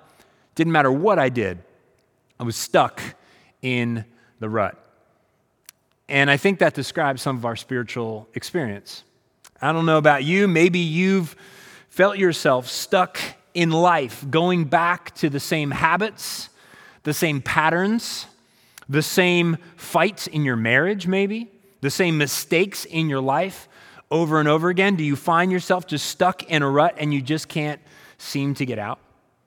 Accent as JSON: {"language": "English", "town": "Molino", "region": "Pennsylvania", "country": "United States", "tie": "born or raised there", "said": "I grew up in Molino Village in Schuylkill County, Pennsylvania."}